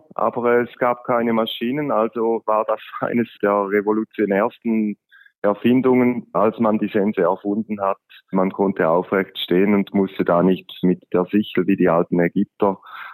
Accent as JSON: {"language": "German", "country": "Switzerland", "said": "bei uns in der Schweiz ist es verbreitet in den Bergen"}